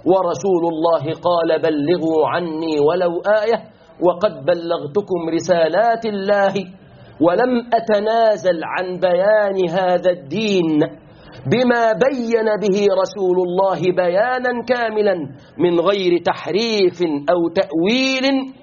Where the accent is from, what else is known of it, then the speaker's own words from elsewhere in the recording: Egypt; بلادنا مصر